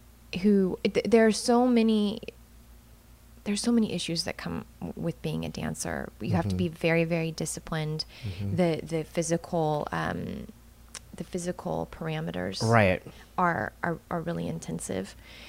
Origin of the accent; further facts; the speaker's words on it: Texas, United States; I'm from Texas. I'm from Central Texas.